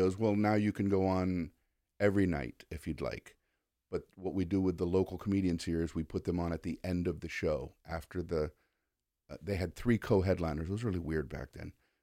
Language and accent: English; Miami, Florida, United States; So anyway, I grew up in Miami, Florida.